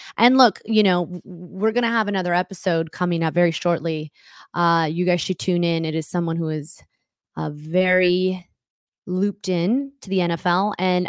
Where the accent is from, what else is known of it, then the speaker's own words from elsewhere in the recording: Los Angeles, California, United States; I'm from Los Angeles, grew up with two older brothers and a dad that were sports obsessed.